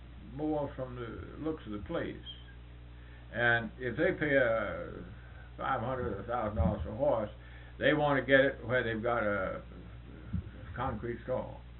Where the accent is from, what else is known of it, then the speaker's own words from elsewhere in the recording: Tennessee–Kentucky border, United States; No, I was raised on the Tennessee-Kentucky line, west.